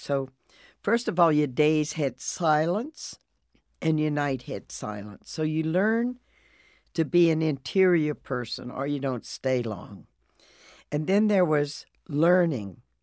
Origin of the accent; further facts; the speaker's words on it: Louisiana, United States; Young Catholic child growing up in Louisiana, going to Catholic schools, pretty much being in the suburbs.